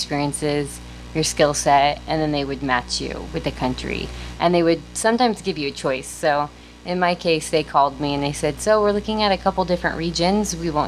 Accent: California, United States; I'm from Humboldt. Do you know how much Humboldt County people love reggae music?

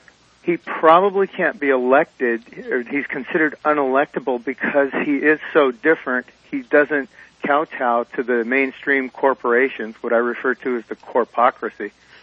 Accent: Los Angeles, California, United States; now in Albion, United States; I came from Los Angeles. And it is lost, and there aren't too many angels there.

